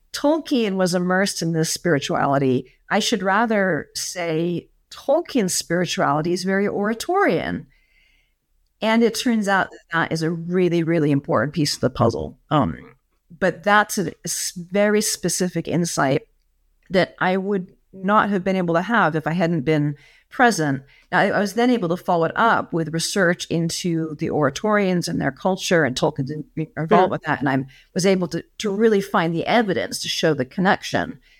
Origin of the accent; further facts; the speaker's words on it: United States; now in England; I am an American, but I spend about a quarter of the year in England, in Oxford, and I have done this for about a decade and a half. So I'm sort of a part-time local.